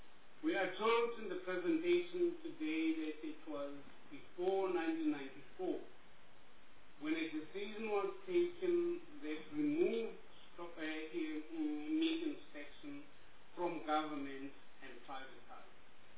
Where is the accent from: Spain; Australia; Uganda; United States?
Uganda; To be precise, I come from Uganda. That is where the president of the country comes from.